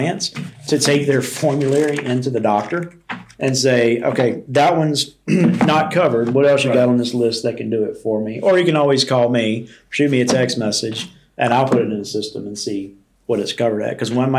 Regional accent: Louisiana, United States; Now I'm from South Louisiana.

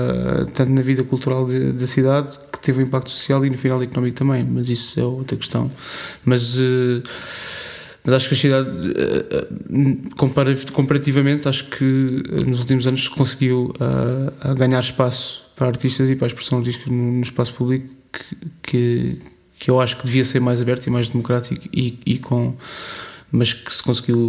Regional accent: Almada, Setúbal, Portugal; also born or lived in Seixal; onde eu cresci, na Margem Sul, Almada, Seixal, Barreiros, toda aquela zona

